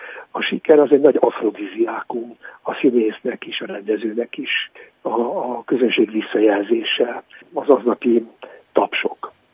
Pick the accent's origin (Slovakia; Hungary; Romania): Romania; Oradea, Bihor; Én színész gyerek vagyok, szüleim színészek voltak, Nagyváradon születtem